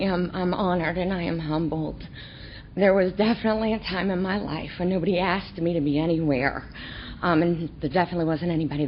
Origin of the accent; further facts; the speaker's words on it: Anderson, Indiana, United States; born there; I was born in 1970 in Anderson, Indiana.